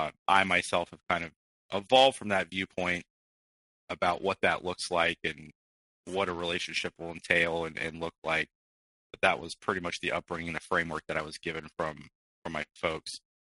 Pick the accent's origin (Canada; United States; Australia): United States; Midwest; born there; I was born in the Midwest. My family travels quite a bit because of my father's occupation, and so we had actually moved outside of the country for a couple of years.